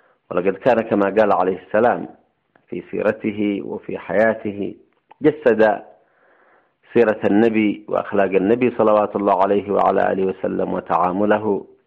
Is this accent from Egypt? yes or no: no; Yemen